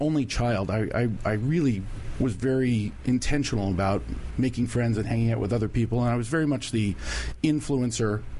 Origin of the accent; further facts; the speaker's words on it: Alexandria, Virginia, United States; I'm from Alexandria, Virginia.